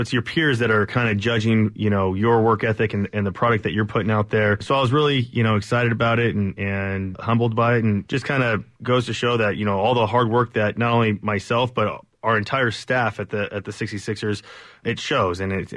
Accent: San Bernardino, California, United States; You know, I'm actually from San Bernardino. I grew up in the area

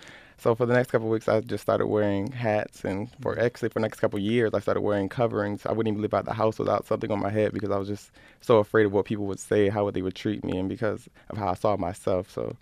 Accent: Rochester, New York, United States; I grew up right here in the city of Rochester. I grew up with my mother and father in the city.

